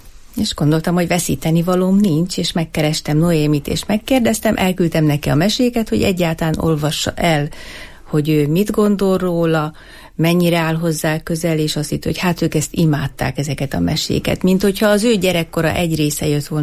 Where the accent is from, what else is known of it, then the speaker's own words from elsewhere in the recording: Eger, Heves, Hungary; mivel Egri vagyok, és Egerbe és Eger környékén azért nem olyan nagy terület könnyen elérhető bárki szerintem